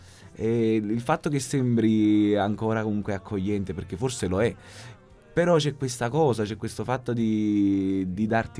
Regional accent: Villaricca, Campania, Italy; è il luogo in cui sono nato e cresciuto, in periferia a Napoli. Vengo da un posto che si chiama Villaricca, che è tutta tranne che ricca

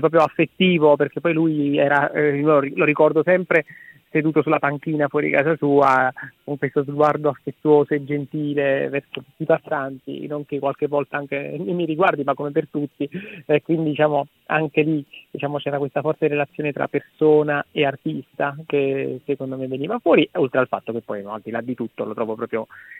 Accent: Naples, Campania, Italy; Io sono un napoletano strano per qualcuno, perché sono attaccatissimo alla mia città, al punto che fino ad oggi non mi ha mai nemmeno sfiorato l'ipotesi di lasciare questa città.

